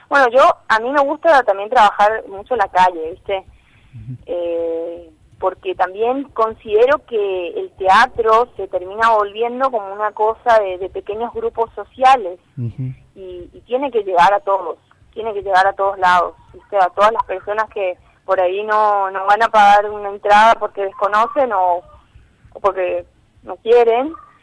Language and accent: Spanish; Jardín América, Misiones, Argentina; Yo soy de Jardín América